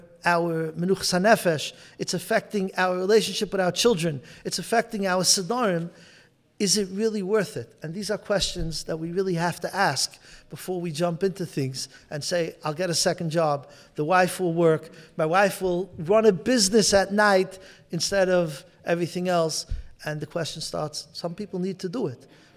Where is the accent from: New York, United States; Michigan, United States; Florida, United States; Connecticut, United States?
New York, United States; Brooklyn; Where I grew up in Flatbush and Borough Park, there were many, what they call two-family homes.